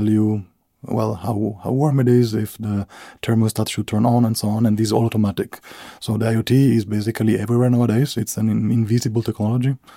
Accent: Italy; also born or lived in Sweden; I'm originally from Italy.

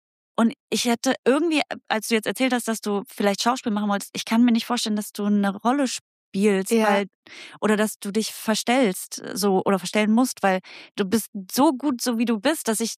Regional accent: Saxony-Anhalt, Germany; Ich komme ja aus dem Vorharz.

